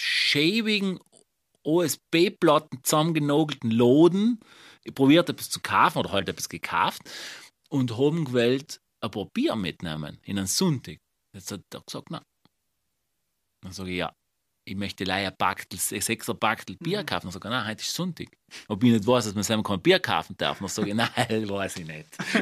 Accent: Italy; als Italiener

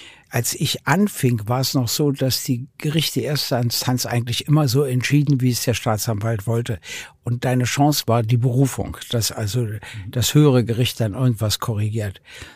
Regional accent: Berlin, Germany; Ich bin natürlich nur auf Hund und Katze und den Tierpark gekommen, auf nichts anderes als Berliner.

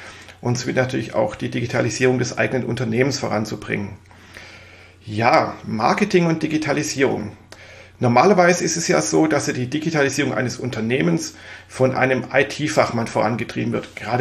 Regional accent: Baden-Württemberg, Germany; now in Mainz, Germany; ich bin Schwabe, das werde ich nie ablegen, auch wenn ich schon seit vielen Jahren im wunderschönen Mainz wohne.

